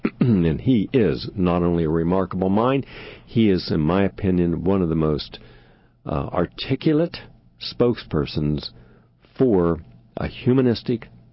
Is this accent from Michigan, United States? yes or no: no; West Virginia, United States; for going down to West Virginia, my home state